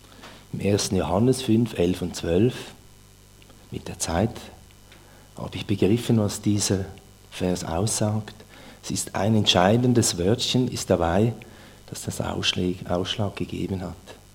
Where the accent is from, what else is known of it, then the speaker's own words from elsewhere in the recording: Nussbaumen, Aargau, Switzerland; Aufgewachsen bin ich in Nussbaumen mit zwei Brüdern.